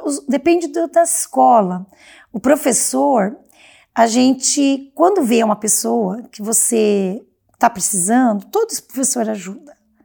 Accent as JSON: {"language": "Portuguese", "region": "Paraná", "country": "Brazil", "tie": "born or raised there", "moved": "as an adult", "lives_now": "Vilhena, Brazil", "said": "eu sou paranaense, vivi 21 anos lá, mas quantos anos eu já tô aqui? Então eu já abracei essa Vilhena."}